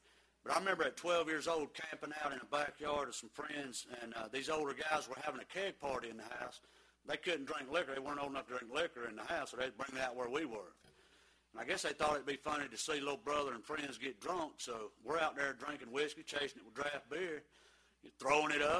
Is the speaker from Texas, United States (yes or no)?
no; Charlotte, North Carolina, United States; born there; And I was born in Charlotte back in 1963.